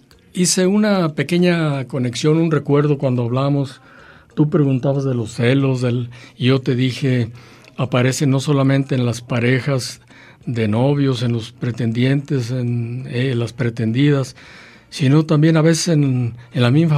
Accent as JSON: {"language": "Spanish", "country": "Mexico", "said": "las banderas que han sido utilizadas para definirnos o identificarnos como mexicanos"}